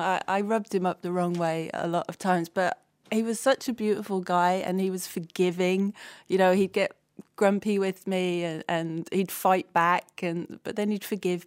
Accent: London, United Kingdom; I grew up in London, but very much part of the London Irish community

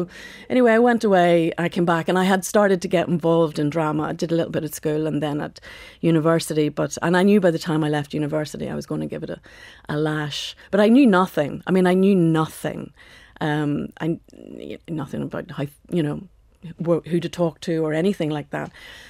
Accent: Northern Ireland, United Kingdom; I grew up outside of Belfast, and I grew up in a housing estate. And it was very divided. And I grew up in a Protestant housing estate on the fringes of Belfast.

